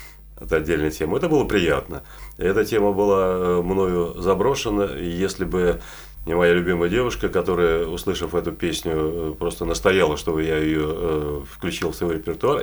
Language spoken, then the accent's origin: Russian; Saint Petersburg, Russia; born there; я родился на Васильевском